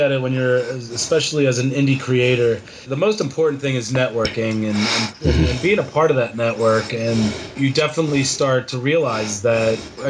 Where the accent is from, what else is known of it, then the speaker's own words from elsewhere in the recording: Philadelphia, Pennsylvania, United States; now in Boston, United States; It's my hometown. It's where I was born and raised. So I have family there. And then, of course, Boston is where I'm living now.